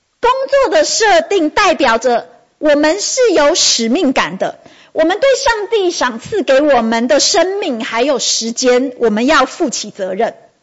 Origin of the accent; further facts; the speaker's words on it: Taiwan; 在炎热的夏天当中，身为台湾人，我们最喜欢最享受的事情大概就是喝手摇饮。